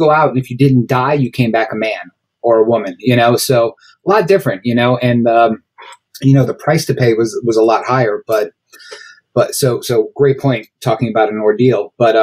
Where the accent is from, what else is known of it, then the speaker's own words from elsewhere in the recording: New York, United States; And I grew up in New York, so I went to lots of bar mitzvahs.